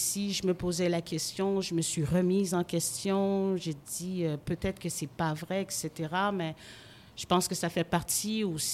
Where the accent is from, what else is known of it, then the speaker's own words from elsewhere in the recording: Haiti; comme qu'on dit dans mon pays d'origine qui est Haïti